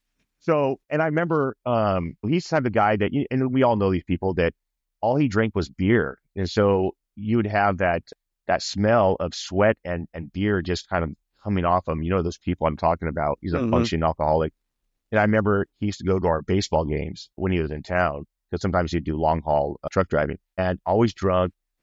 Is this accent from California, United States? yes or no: yes; Ventura, California, United States; So I grew up in Ventura, Ventura, California, and I had four siblings